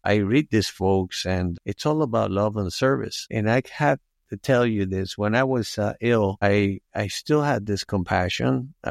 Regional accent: Venezuela; I was always aware of seeing the less fortunate around me, especially growing up in South America and Venezuela.

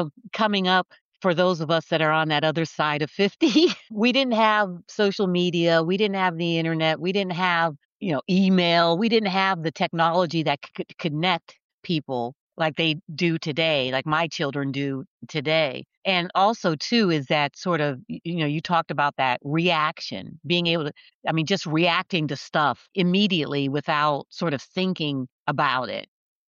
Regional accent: Pennsylvania, United States; But I'm originally from Pennsylvania, the state of Pennsylvania, but Western Pennsylvania, which is a small steel mill town.

